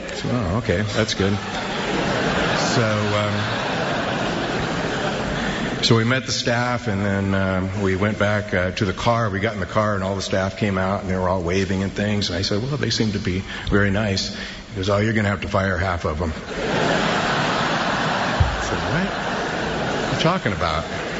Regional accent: Mesa, Arizona, United States; And I'll tell you one, the first time, it was in December, and it was over in my hometown of Mesa, Arizona.

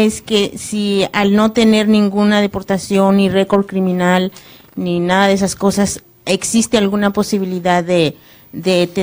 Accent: Mexico; moved away

